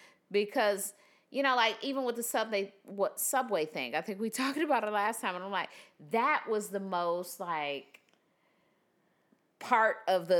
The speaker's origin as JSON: {"language": "English", "town": "Detroit", "region": "Michigan", "country": "United States", "lives_now": "Charlotte, United States", "said": "So I'm from Detroit, and in Detroit we have these things called like Coney Island."}